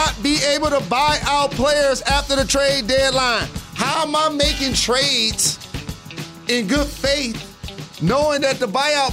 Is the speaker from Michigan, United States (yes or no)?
yes; Detroit, Michigan, United States; Like, I'm from Detroit, I stand on the table for mine.